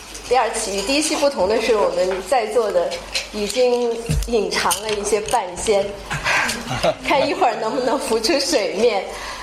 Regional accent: Guangzhou, Guangdong, China; 我们都来自广州

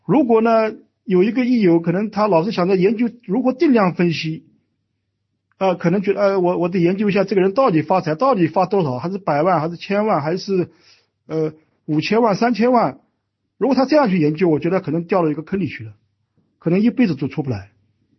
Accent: Jiangsu, China; 我来自江苏。

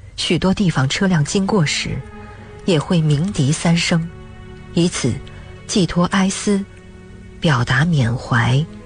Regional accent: Zhuanglang, Gansu, China; 来到了我的家乡甘肃省庄浪县孔沟村。

